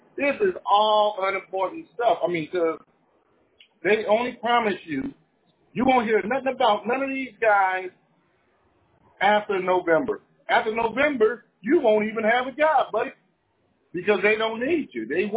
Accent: United States; I'm not independent of none. I am an American.

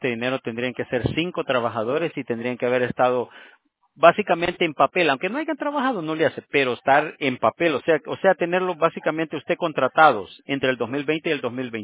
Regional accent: California, United States; Yo soy de aquí, de California.

